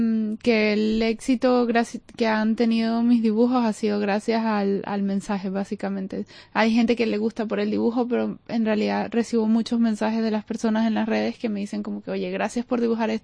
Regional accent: Venezuela; porque creciendo en Venezuela con toda la presión social del cuerpo, cómo tienes que verte y todo

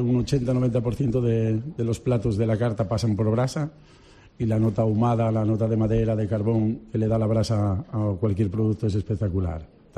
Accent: Asturias, Spain; yo vengo de Asturias, del Cantábrico

